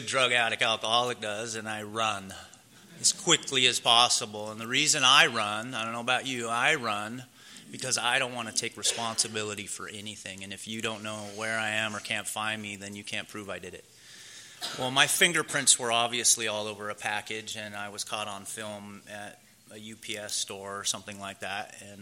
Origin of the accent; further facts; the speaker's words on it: Santa Monica, California, United States; I'm an alcoholic. And I was born and raised up in Los Angeles, or fifth generation, right at home on the beach, Santa Monica.